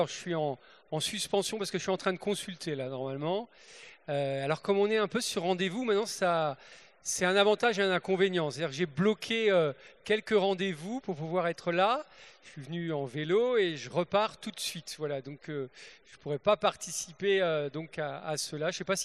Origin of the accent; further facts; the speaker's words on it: Metz, Grand Est, France; born there; Je suis né à Metz, en Moselle.